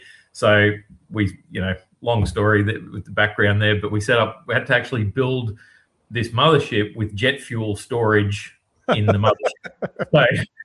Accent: Australia; So the variety of fishing conditions that you sort of experience growing up in Australia is quite diverse.

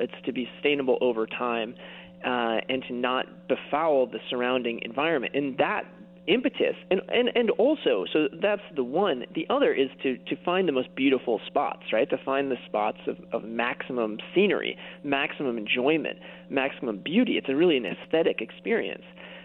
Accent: Lake Forest, Illinois, United States; I grew up in Lake Forest

